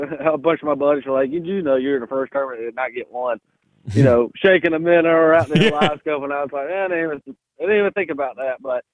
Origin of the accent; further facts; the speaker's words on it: Santee, South Carolina, United States; I grew up old school fish. I mean, I'm from Santee.